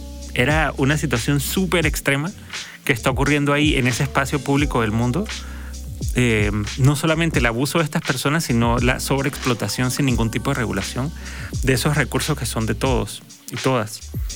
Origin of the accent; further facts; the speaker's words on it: Panama; la cultura de Panamá es eminentemente caribeña. Entonces, si bien estamos en el Pacífico, somos caribeños.